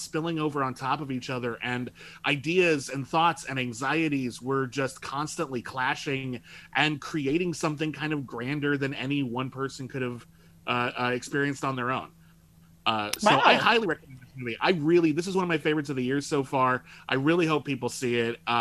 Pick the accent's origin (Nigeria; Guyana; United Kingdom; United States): United States; Los Angeles, California; You know, I grew up in Los Angeles. I love movies that are about Los Angeles